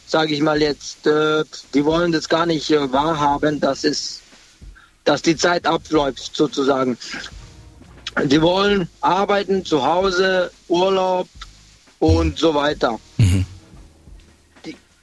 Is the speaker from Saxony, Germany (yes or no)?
no; Freiburg im Breisgau, Baden-Württemberg, Germany; ich komme aus Freiburg in der Nähe, Freiburg im Breisgau.